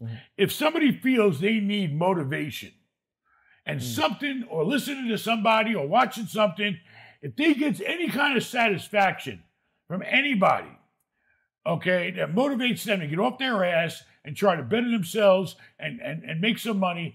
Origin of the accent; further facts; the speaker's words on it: New York, United States; Similar story to me, because growing up in New York, I'd be dead by now.